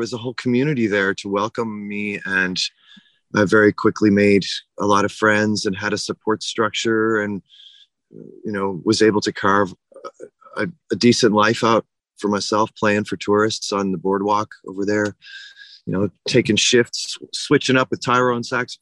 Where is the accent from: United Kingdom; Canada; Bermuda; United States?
Canada; Halifax, Nova Scotia; I started out in my hometown in Halifax